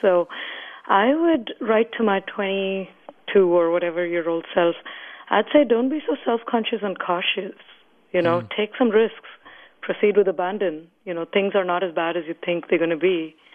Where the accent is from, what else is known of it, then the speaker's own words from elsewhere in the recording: India; now in San Jose, United States; I grew up in India, and I'm a first-generation U.S. immigrant